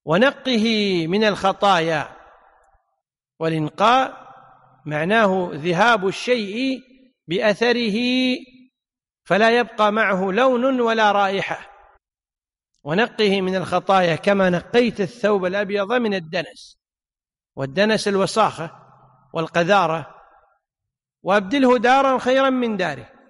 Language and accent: Arabic; Kuwait; العامة عندنا في الكويت إلى الآن يقولون والله كرامتك تنزل